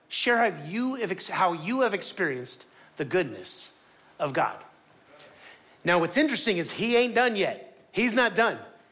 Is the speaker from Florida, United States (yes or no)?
yes; Miami, Florida, United States; I'm from Miami. I don't flight. I fight.